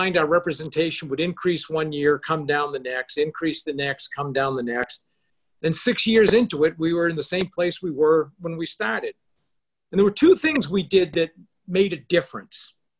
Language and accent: English; New Hampshire, United States; not only am I white, but I'm old, I'm a former CEO, and I'm from New Hampshire.